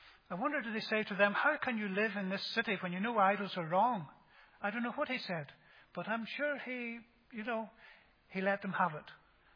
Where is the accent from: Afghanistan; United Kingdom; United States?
United Kingdom; Ballymena, Northern Ireland; As you know, probably, I was brought up in Ballymena.